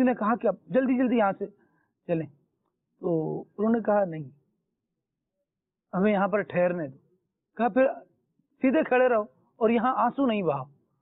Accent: Pakistan; میں نے عرض کی جی میں بھی پاکستانی ہوں

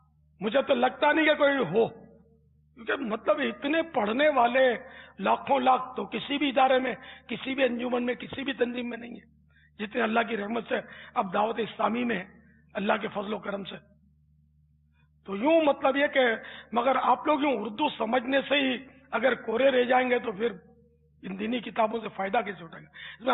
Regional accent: Karachi, Sindh, Pakistan; born there; میں تو یعنی کٹر پاکستانی ہوں, میں اصلاً نسلاً یوں کہتے ہیں کہ میری پیدائش جو ہے نا یہ باب المدینہ کراچی میں ہوئی ہے. میری جائے ولادت, میرا برتھ پیلس کراچی ہے, پاکستان.

